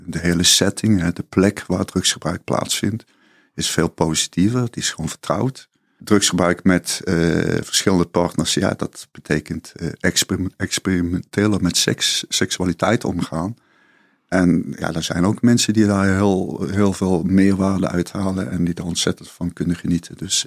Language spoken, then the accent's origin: Dutch; Limburg, Netherlands; now in Amsterdam, Netherlands; toen ik naar Amsterdam verhuisde, ik kwam uit Zuid-Limburg